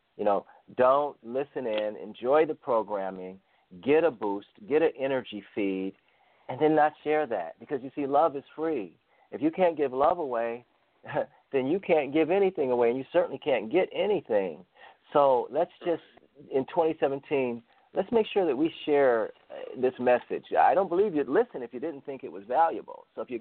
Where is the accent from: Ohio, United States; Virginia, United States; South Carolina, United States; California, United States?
Ohio, United States; We've been down to Texas, Pennsylvania, New York twice. And we're in Ohio, my home state.